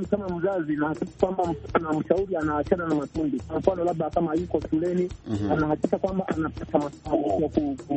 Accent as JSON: {"language": "Swahili", "town": "Kagongo", "country": "Tanzania", "said": "kijana mpoa Tanzania, natokea maeneo ya Kagongo kama nchini Tanzania."}